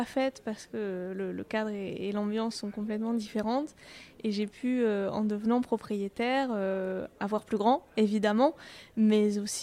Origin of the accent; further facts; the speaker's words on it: Hauts-de-France, France; now in Paris, France; Moi, je venais de la campagne, puisque je venais des Hauts-de-France.